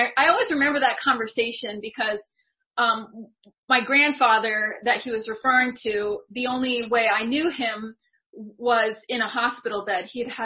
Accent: Washington, United States; And I grew up on an island, I grew up in the Seattle area on an island, so it was a really small, safe community. And then we ended up moving to Seattle

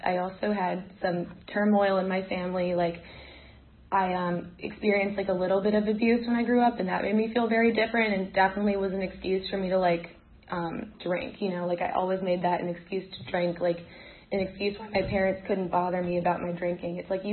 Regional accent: Falls Church, Virginia, United States; Yeah, I grew up in Falls Church, Virginia, and to a really nice family.

